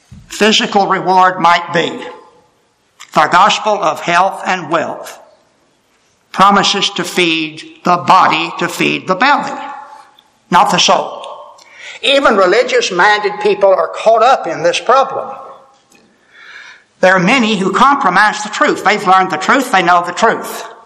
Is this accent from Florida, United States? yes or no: yes; Florida, United States; I grew up in South Florida, and I remember in the newspaper down in Miami